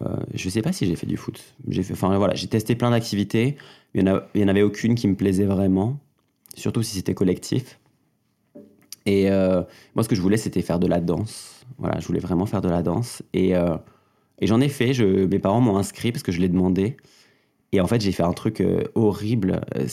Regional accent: Mauvezin, Occitanie, France; J'ai grandi dans le Gers, un petit département pas loin de Toulouse. En général, je dis que je viens de Toulouse. C'est plus simple pour tout le monde, parce qu'il n'y a pas de grande ville dans le Gers.

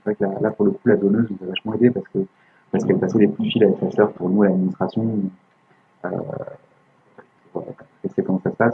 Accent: France; now in Canada; on est français

